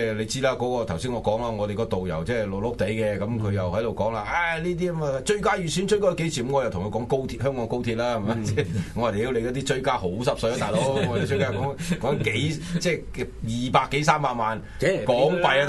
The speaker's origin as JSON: {"language": "Cantonese", "town": "Wuxi", "region": "Jiangsu", "country": "China", "tie": "born or raised there", "said": "太湖咧就本來係我家鄉無錫嘅一個啊，即係名户嚟嘅，咁我去唔撚到無錫"}